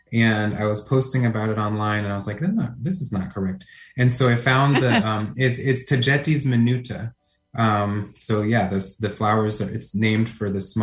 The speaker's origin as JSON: {"language": "English", "country": "Ireland", "said": "because I'm also Irish"}